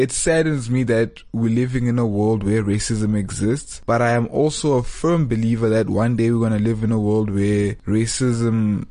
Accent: Johannesburg, Gauteng, South Africa; growing up in Joburg, being South African, being born free

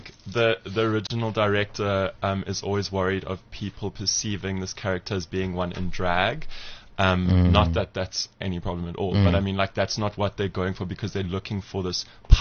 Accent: London, United Kingdom; I'm originally from East London.

